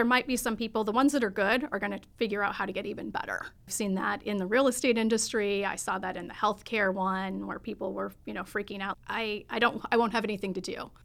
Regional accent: Green, Iowa, United States; now in Chicago, United States; I grew up in Iowa, north central part of Iowa, or as I like to say, kind of almost middle of nowhere, probably about 2 hours from where most people know, but small little town called named Green.

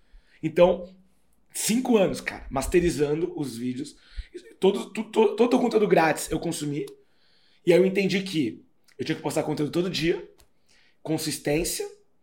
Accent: Santos, São Paulo, Brazil; Eu sou nascido e criado em Santos.

